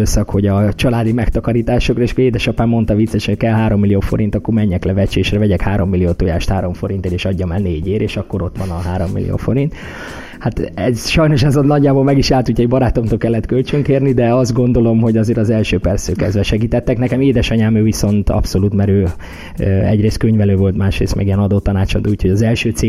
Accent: Hungary; born there; ha én esetleg nem Magyarországra születtem volna, hanem mondjuk Amerikába, akkor lehet egy kicsit könnyebb dolgunk lett volna

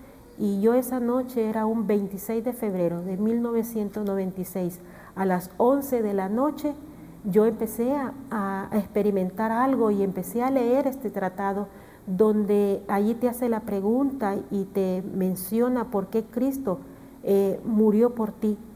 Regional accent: Honduras; Y soy de Honduras

